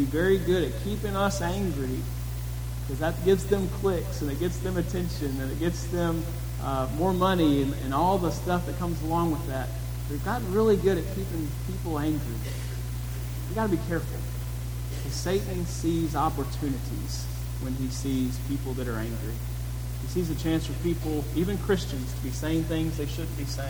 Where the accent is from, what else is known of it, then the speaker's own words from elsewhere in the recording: Murfreesboro, Tennessee, United States; also born or lived in Memphis; I grew up in Murfreesboro, Tennessee, but I was born in Memphis. And I was there in Memphis till about third grade till my family moved to Murfreesboro.